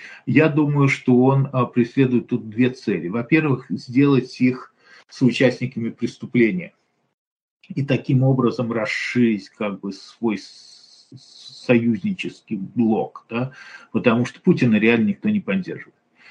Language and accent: Russian; Russia; moved away; Да, мы из России, но там, в моем случае, ну, знаете, мы очень давно уехали.